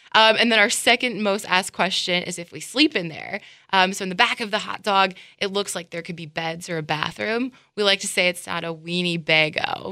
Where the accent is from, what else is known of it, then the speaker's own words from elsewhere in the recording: Wisconsin, United States; I am from Wisconsin, a very small town near Eau Claire, Wisconsin.